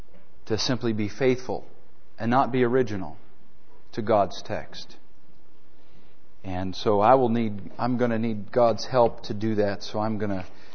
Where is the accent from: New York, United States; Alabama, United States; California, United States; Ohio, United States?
California, United States; Oroville; also born or lived in Bay Area; I was born in Northern California. My mother is a professing believer. My father is a professing unbeliever. I grew up in a little town called Oroville. Actually, I lived in the Bay Area for about 8 years.